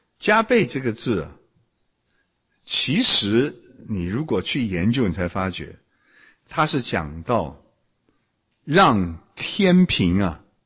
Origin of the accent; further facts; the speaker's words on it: China; 哎，我们中国人，你如果杀我一个人怎么样？我杀你全家，对不对？